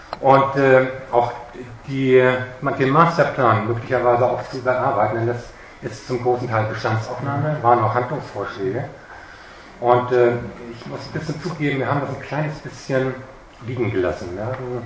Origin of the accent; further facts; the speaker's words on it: Schleswig-Holstein, Germany; Ich komme aus dem Kreis Nordfriesland, also auch von Ihrer Hallig.